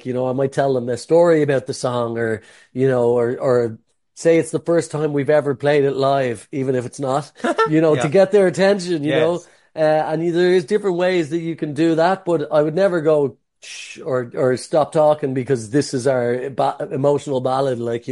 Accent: Ireland; please check out our music. If you like indie rock from charming Irish hairy men, then you might like our music.

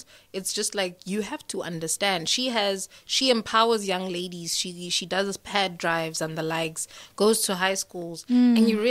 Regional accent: Johannesburg, Gauteng, South Africa; I'm from Joburg.

